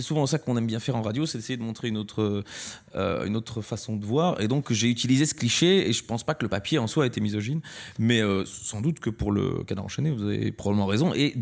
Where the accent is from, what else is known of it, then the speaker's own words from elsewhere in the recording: Belgium; J'avais dit que moi je suis belge